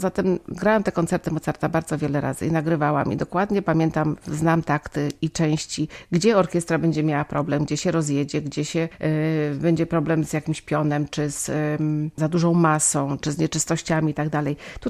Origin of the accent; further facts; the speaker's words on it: Wrocław, Lower Silesian Voivodeship, Poland; Obydwoje jesteśmy z Wrocławia, z tej samej klasy, profesor Eliny Butor.